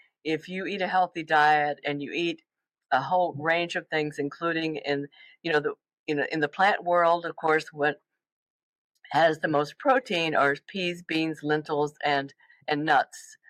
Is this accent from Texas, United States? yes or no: yes; Texas, United States; I grew up in Texas, which is pretty funny. I could smell the stockyards almost from my home.